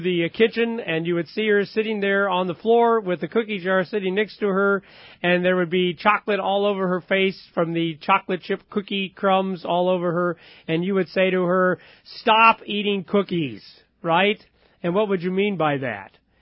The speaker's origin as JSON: {"language": "English", "town": "Independence", "region": "Missouri", "country": "United States", "tie": "born or raised there", "said": "I can remember growing up in Independence, Missouri"}